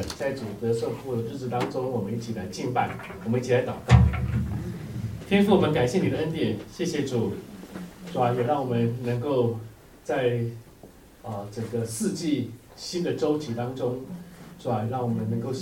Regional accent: Taiwan; also born or lived in Singapore; 那我在台湾呢，我们通常元宵呢，除了吃汤圆之外呢，我们还有一个很重要的活动啊，就是点灯笼

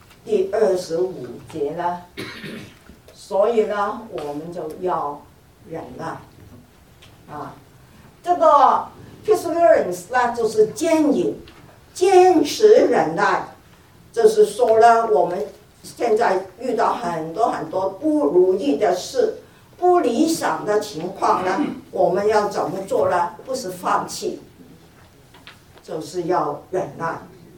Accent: Guangdong, China; 好多我们广东人，我不晓得你们有没有这个

